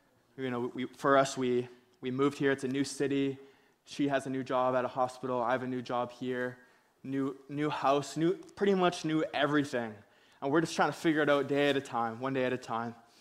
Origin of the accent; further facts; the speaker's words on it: Victoria, British Columbia, Canada; You know, for me, me and my wife, Maya, we moved here a couple months ago. I came from Victoria, and she came from Chilliwacken, and this has been a totally new season for us.